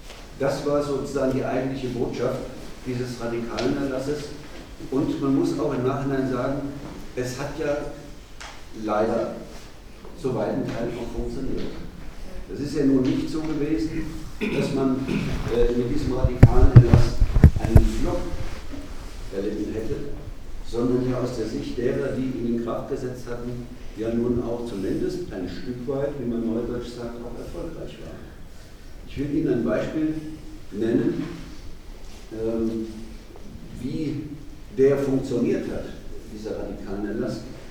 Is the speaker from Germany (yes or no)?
yes; Mannheim, Baden-Württemberg, Germany; beschämenderweise ist er nur aus meiner Heimatstadt